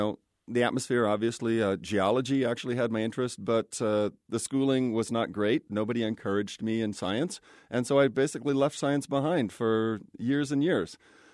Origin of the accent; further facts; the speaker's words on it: Kansas, United States; So, for example, I grew up in Kansas, and we have lots of thunderstorms.